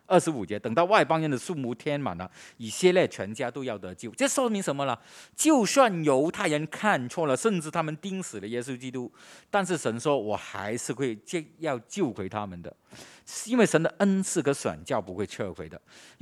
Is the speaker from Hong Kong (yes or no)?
yes; Hong Kong; 我们香港人经历了70年代80年代，我们很骄傲的